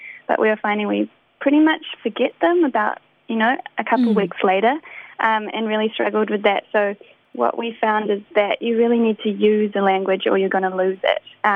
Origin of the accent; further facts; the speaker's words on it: Te Kaha, Bay of Plenty, New Zealand; also born or lived in Rotorua; now in Auckland, New Zealand; We're originally from Te Kaha, Te Whanau Apanui, but also moved over to Rotorua, so in part, we are Te Arawa too, and now we are based in Auckland